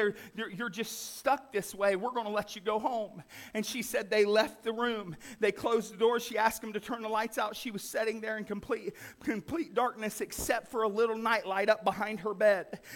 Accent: Wellston, Ohio, United States; I grew up in Wellston, Ohio. Even as a kid, I seen miracles of God.

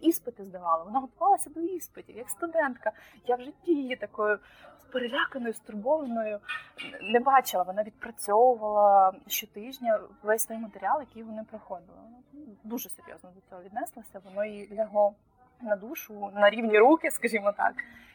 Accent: Zakarpattia Oblast, Ukraine; born there; я ж народилася в Закарпатті, і вся моя родина з Закарпаття.

